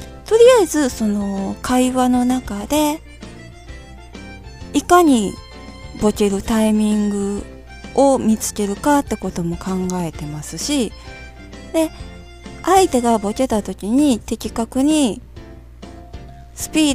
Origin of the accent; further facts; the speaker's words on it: Kansai, Japan; accent: Kansai dialect mixed with Akashi dialect; also born or lived in Kyoto; 私の関西弁は両親が明石出身なので、明石弁の混じった関西弁、大阪弁になるんやと思います。